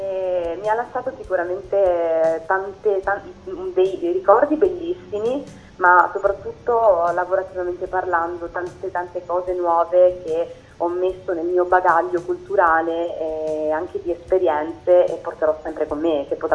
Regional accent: Calabria, Italy; io vengo dalla Calabria, i miei genitori sono una famiglia umile

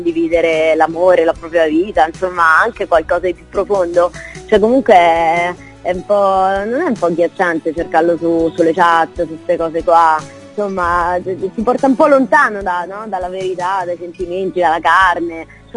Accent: Marche, Italy; born there; now in Rome, Italy; prima era più localizzata a Roma dove vivo, piuttosto che nella regione in cui sono nata, nelle Marche, stavo molto più su queste zone.

